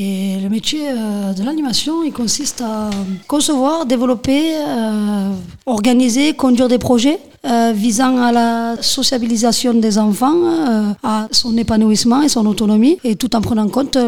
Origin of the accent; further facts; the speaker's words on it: Carpentras, Provence-Alpes-Côte d'Azur, France; Oui, j'ai grandi à Carpentras toute ma vie, ouais. Je suis même né à Carpentras.